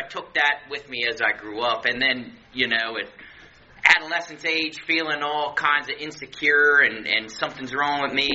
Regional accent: Baltimore, Maryland, United States; I grew up in Baltimore City over in Hamden.

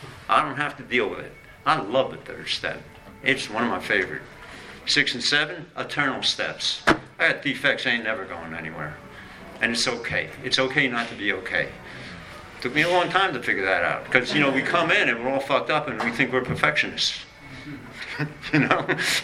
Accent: Bronx, New York, United States; I'm from the Bronx.

